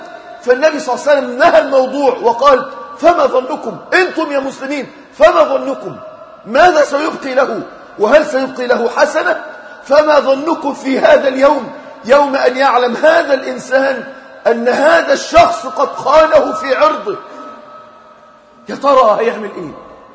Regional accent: Egypt; احنا علماء المسلمين من مصر بالذات

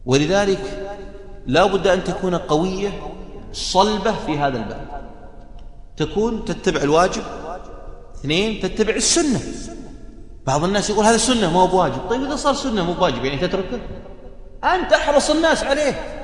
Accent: Riyadh, Riyadh Province, Saudi Arabia; عندنا في الرياض موجودة الظاهرة هذه

